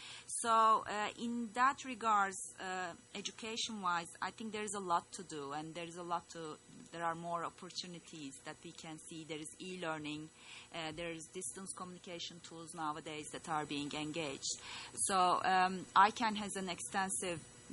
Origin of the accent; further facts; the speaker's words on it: Turkey; I'm from Turkey originally